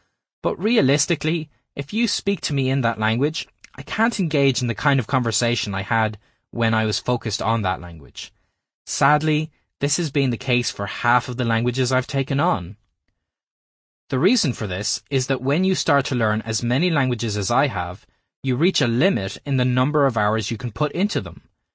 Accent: Ireland; Irish is important to me as an Irish person.

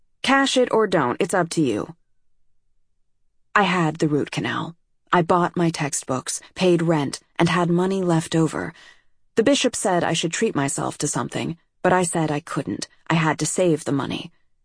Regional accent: Idaho, United States; I never uttered the words, "I'm from Idaho," until I'd left

